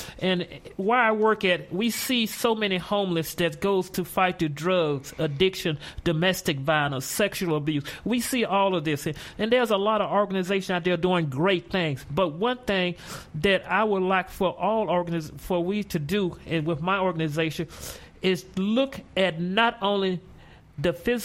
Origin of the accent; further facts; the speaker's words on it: Mississippi, United States; Yes, I'm originally from Mississippi.